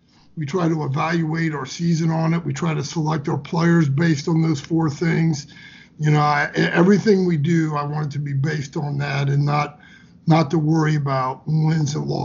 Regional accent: Troy, Ohio, United States; growing up in Troy, Ohio, grew up, had 2 older brothers, played a lot of basketball in the driveway, lived right outside of Troy, Ohio, went to Miami East High School

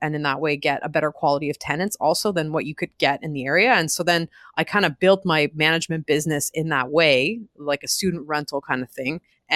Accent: Montreal, Quebec, Canada; now in Toronto, Canada; When I was 19, I moved to Toronto. I'm from Montreal.

